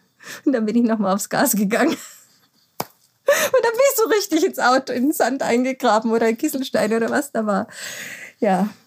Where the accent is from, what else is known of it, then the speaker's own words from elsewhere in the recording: Bavaria, Germany; ich bin in Bayern groß geworden, das ist einfach meine Sprache und die Mentalität der Leute ist mir einfach sehr nahe. Also ich fühle mich da sehr daheim